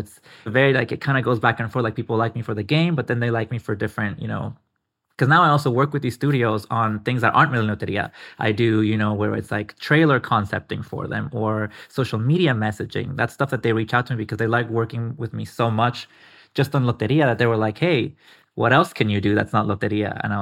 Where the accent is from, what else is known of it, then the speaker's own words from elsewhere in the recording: Guatemala; moved away as an adult; now in United States; when I came to the United States, I came from Guatemala. I came to Orange County when I was 18. I just turned 18.